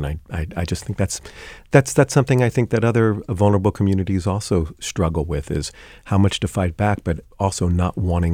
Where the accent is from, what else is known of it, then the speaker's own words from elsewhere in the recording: San Francisco, California, United States; I grew up in San Francisco.